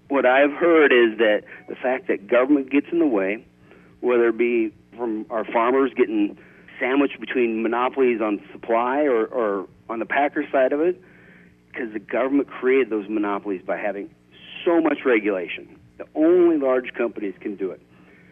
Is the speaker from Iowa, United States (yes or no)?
yes; Irwin, Iowa, United States; also born or lived in Harlan; My background is I was born in Harlan and raised in Irwin. I grew up probably a lot like most of your listeners, working pretty hard, walking beans.